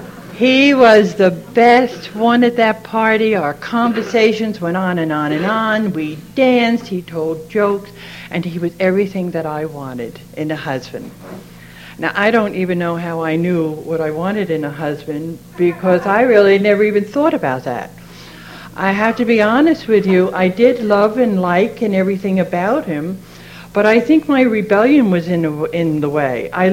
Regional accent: Beacon, New York, United States; I am from Beacon Fishkill, New York.

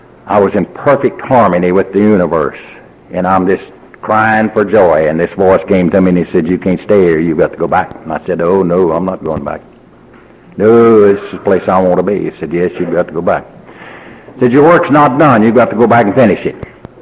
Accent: Texas, United States; because I was raised in West Texas. I'd seen lots of tornadoes

